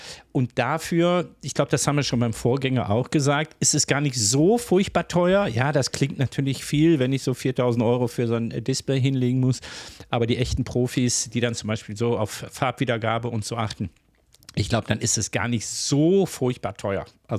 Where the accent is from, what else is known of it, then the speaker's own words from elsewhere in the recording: North Rhine-Westphalia, Germany; Wie du weißt, komme ich aus dem Ruhrgebiet. Bei uns gibt es keine Gänseblümchenketten, da gab es nur Kohle und Stahl.